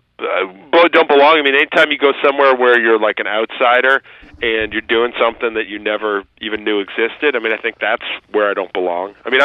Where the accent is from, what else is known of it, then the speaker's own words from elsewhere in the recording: Boston, Massachusetts, United States; I wish we had a Pig and Ford race here in, you know, in my hometown of Boston.